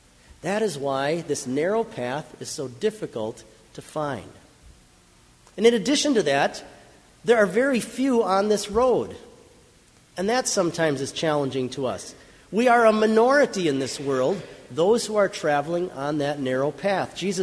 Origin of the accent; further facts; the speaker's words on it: Mankato, Minnesota, United States; When I was a little boy, I grew up right here in Mankato